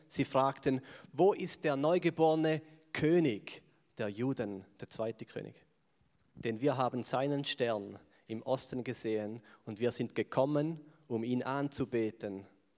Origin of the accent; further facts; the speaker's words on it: Switzerland; da geht uns nicht so rein, oder? Als Schweizer.